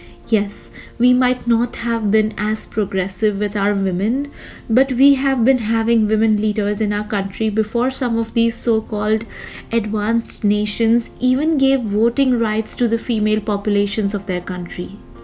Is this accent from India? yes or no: yes; India; moved away; The fact that I'm away from India hasn't really stopped me from trying to be on top of what has been in the news back home.